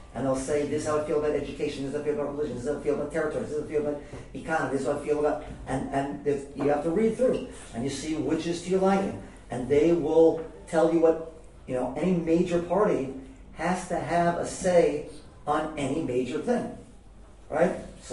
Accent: United States; we take it for granted because we grew up in American democracy

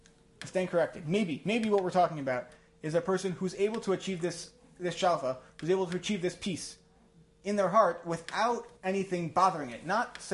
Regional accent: Livingston, New Jersey, United States; I grew up in Livingston, it's next to West Orange.

